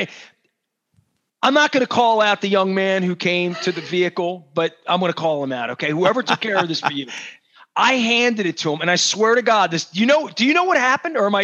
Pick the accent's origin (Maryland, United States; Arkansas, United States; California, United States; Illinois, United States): Maryland, United States; Dundalk; honestly, dude, I'm from Dundalk. My parents would have put it in the freezer.